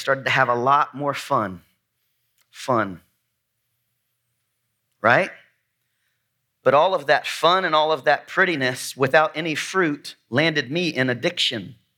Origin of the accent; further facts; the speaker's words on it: Wauchula, Florida, United States; also born or lived in Gainesville; I'm an old Florida boy. I'm from South Florida. I was born in Gainesville, right across from Gator Stadium. I grew up in a little town called Wauchula, Florida.